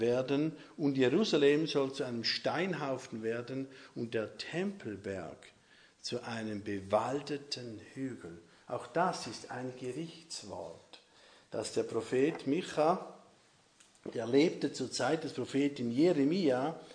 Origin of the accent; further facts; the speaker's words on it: Switzerland; als Schweizer weiß man, was ein Berg ist, gell?